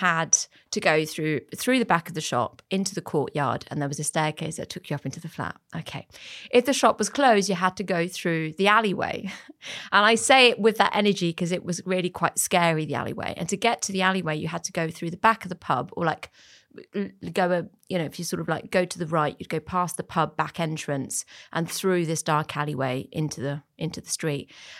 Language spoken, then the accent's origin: English; Brittany, France; I grew up in France. I grew up not in a wine region, though. I grew up in Brittany.